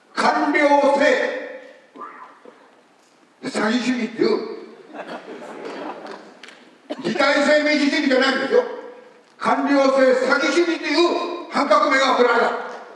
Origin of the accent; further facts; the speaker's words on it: Kochi, Japan; born there; 実は私高知県の生まれでございます。